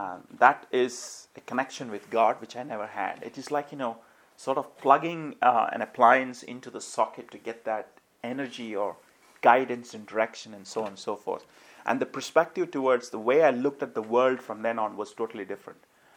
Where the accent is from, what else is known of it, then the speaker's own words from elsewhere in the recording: India; also born or lived in Nigeria; I grew up in India, or rather I was born in India. I grew up, for 15 years I was in Africa, and I was just sharing with a brother here that I lived in Nigeria for 15 years. We were brought up in a Christian home.